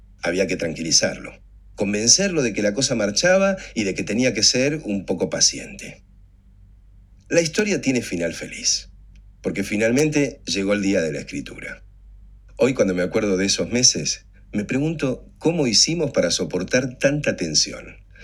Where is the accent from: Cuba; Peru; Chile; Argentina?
Argentina; vengo de Argentina.